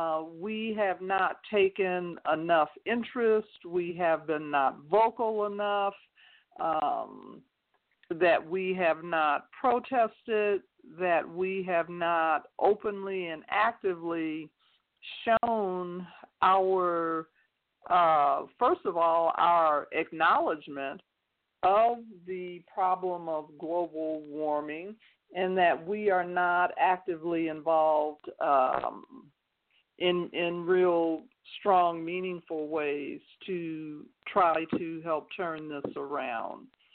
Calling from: Denver, Colorado, United States; I'm calling from Denver, Colorado.

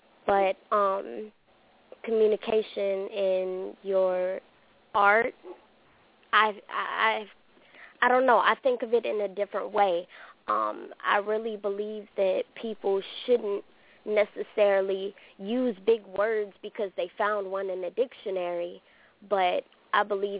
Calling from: Columbus, Georgia, United States; I am calling in from Columbus, Georgia.

